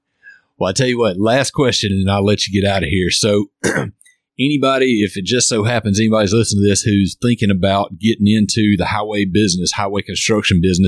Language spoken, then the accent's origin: English; United States; where I grew up in the Delta, that's the place to stop and go to the bathroom.